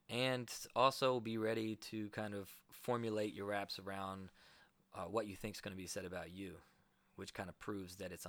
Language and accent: English; Kentucky, United States; You know, I'm originally from the South. I grew up in Kentucky, which people don't think of for hip hop or battle rapping.